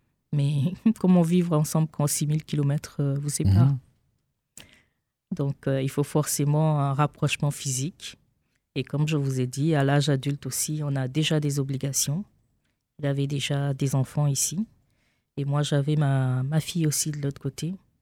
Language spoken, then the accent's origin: French; Abidjan, Côte d’Ivoire; also born or lived in Burkina Faso / Senegal; je suis née au Burkina Faso, mais dès l'âge de 2 ans, je suis allée avec mes parents au Sénégal. Donc, j'ai fait une partie de mon enfance au Sénégal jusqu'à mes 8 ans. Ensuite, je suis allée avec mes parents à Abidjan, donc en Côte d'Ivoire, où je suis restée jusqu'à l'âge à peu près de 11 ans.